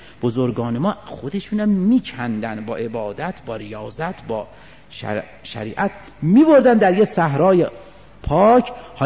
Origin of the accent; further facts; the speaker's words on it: Isfahan, Iran; یعنی وقتی میخواستن با ما حرف بزنن از میدونستن ما اصفهانیم